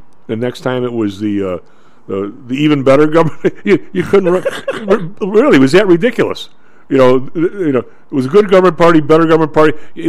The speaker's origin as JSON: {"language": "English", "town": "Evergreen Park", "region": "Illinois", "country": "United States", "tie": "born or raised there", "also_born_or_lived": "Chicago", "said": "In Evergreen Park, where I grew up, after we moved there from Chicago, but I'm saying it wasn't like we moved to the burbs because Evergreen Park was surrounded by three sides by Chicago, believe it or not."}